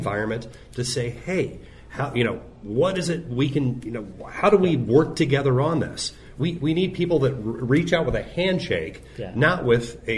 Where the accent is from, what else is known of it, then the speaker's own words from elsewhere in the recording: Chicago, Illinois, United States; I'm from Chicago.